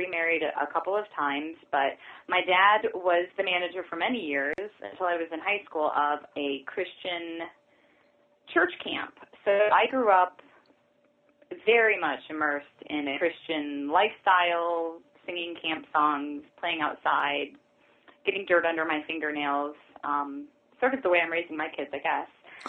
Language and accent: English; Ohio, United States; I was raised in Northwest Ohio, not Catholic.